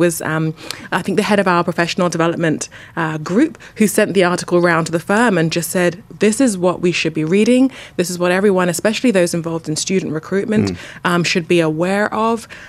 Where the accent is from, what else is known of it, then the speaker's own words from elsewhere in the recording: United Kingdom; now in Canada; As a Brit coming in, I didn't know anyone in Canada.